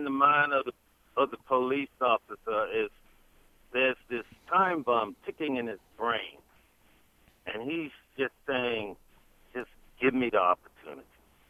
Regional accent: Baltimore, Maryland, United States; And I'm from Baltimore. And if you've been following what's going on over here in Baltimore

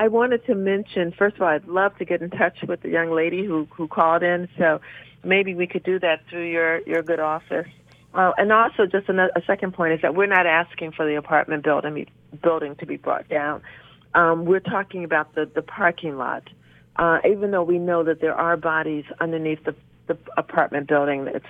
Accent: Detroit, Michigan, United States; I'm not from this area. I'm actually from Detroit, Michigan.

